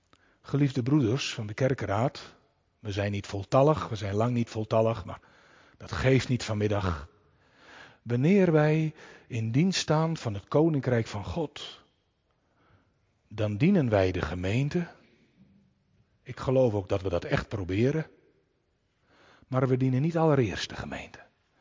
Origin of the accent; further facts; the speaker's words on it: Friesland, Netherlands; En ik ben opgegroeid in Friesland.